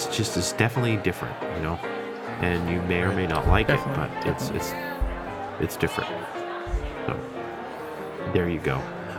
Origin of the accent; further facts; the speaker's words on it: Boston, Massachusetts, United States; from Boston.